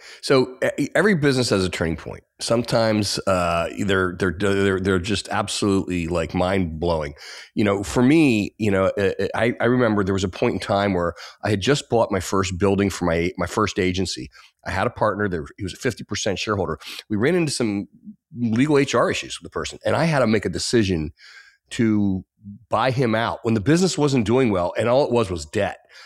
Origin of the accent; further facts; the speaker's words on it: Hershey, Pennsylvania, United States; I grew up in Hershey, and it's a big Italian area. In fact, they have an area called Little Italy in Hershey.